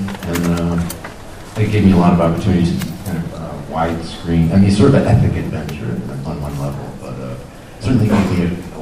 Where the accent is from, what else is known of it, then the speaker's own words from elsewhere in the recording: Serbia; now in Spain; I'm Serbian.